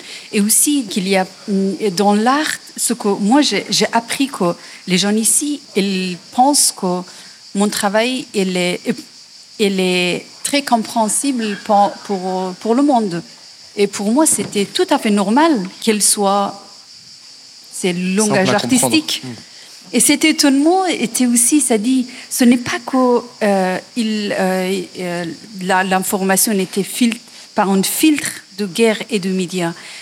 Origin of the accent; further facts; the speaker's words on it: Afghanistan; French is a second language; Je viens d'Afghanistan et par rapport à l'histoire d'Afghanistan contemporain